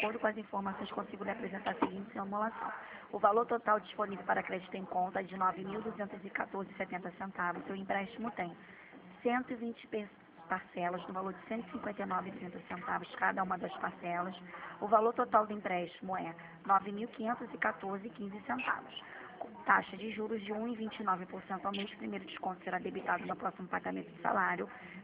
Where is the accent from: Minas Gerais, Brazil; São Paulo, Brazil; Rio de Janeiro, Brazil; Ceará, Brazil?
Rio de Janeiro, Brazil; eu falo do escritório de Caxias, mas eu sou do Catete, tá?